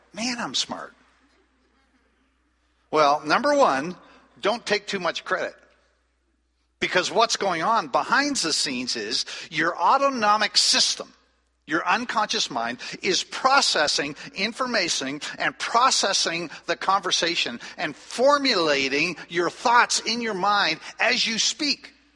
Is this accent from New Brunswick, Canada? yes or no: yes; New Brunswick, Canada; I grew up in New Brunswick, which is about, when I grew up, about 50% French. And so half my classmates spoke French